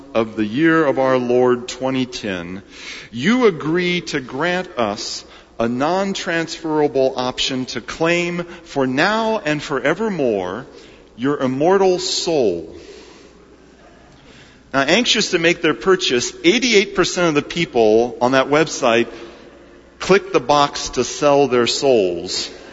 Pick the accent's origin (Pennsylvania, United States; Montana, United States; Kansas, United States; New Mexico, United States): Kansas, United States; Well, I'm from Kansas, so that's one way this eases together.